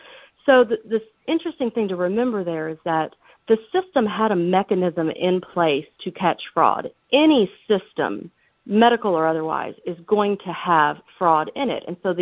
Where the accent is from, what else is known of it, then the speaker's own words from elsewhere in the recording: Florida, United States; of course, I'm from Florida.